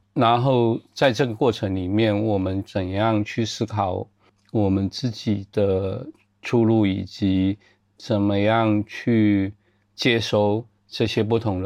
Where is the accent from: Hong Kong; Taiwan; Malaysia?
Taiwan; 你可以说台湾在我小的时候也刚刚开始改革开放吧，你也可以这么讲。比方说我十几岁的时候开始有电视机